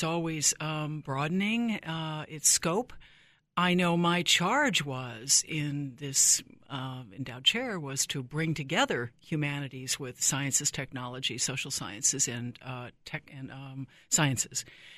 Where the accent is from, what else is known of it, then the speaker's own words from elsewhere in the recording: Midwest, United States; also born or lived in St. Louis / Springfield, Illinois; I'm a Midwestern girl, either side of the Mississippi, St. Louis, Springfield, Illinois.